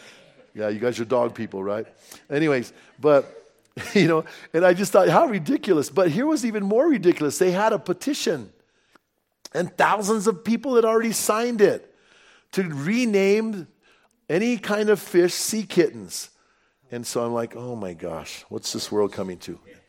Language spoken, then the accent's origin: English; Bernalillo, New Mexico, United States; And I grew up in Bernalillo, and above where we lived, there was a big hip, we used to call it, was a hippie colony, right?